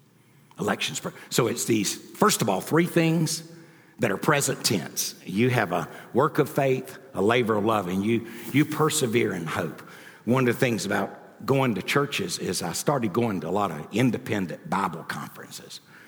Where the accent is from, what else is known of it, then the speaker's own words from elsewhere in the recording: United States; And see, I'm an American Indian. A black man can't preach good till he gets happy. White men don't preach good till they get mad. And I'm an Indian.